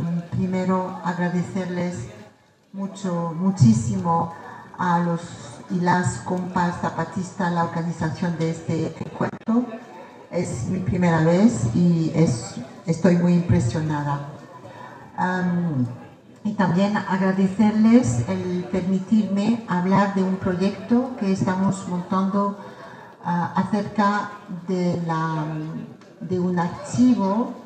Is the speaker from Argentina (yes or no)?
no; France; en especial desde Francia, de donde vengo